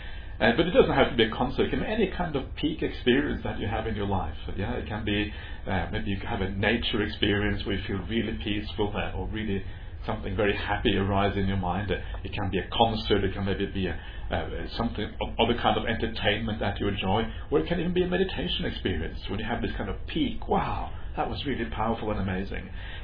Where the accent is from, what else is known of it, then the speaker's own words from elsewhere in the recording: Norway; where I came from Norway.